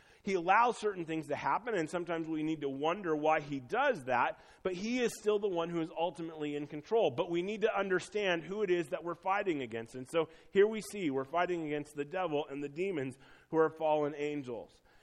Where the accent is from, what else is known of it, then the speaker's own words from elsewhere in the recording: Iowa, United States; I grew up in Northwest Iowa and had a little Christian college that my dad went to with a Christian radio station.